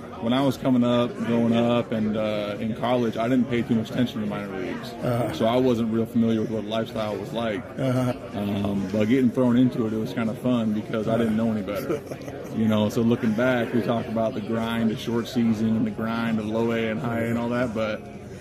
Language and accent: English; Milton, Washington, United States; I'm from a small town called Milton, Washington.